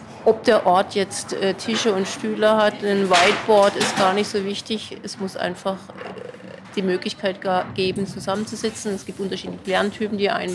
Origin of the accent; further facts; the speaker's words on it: Freiburg, Baden-Württemberg, Germany; ich komme aus Freiburg, arbeite als Bibliothekarin in einer Beratungsstelle für öffentliche Bibliotheken.